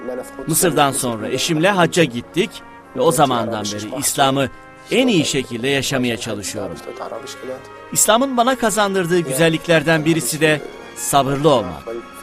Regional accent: Hamburg, Germany; Turkish is a second language; Babam Litvanyalı. 1980 yılında Almanya'nın Hahnburg şehrinde dünyaya geldim. İlk öğrenimime Almanya'da başladım.

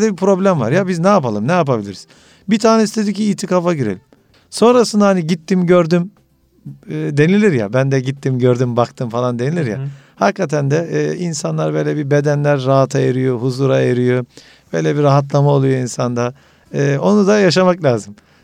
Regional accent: Ünye, Ordu, Turkey; Mesela efendim ben Ünyeliyim. Mesela fındık topluyoruz biz.

